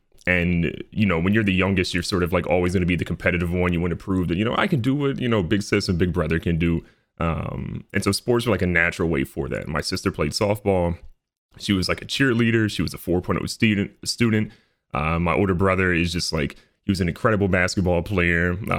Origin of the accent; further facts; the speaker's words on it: Luray, Virginia, United States; Yeah, so I grew up in a really small town. It's called Luray, Virginia.